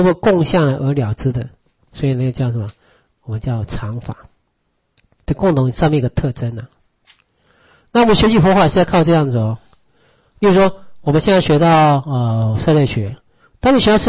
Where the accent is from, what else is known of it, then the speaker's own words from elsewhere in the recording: Taiwan; 我们现在看到我们是台湾人嘛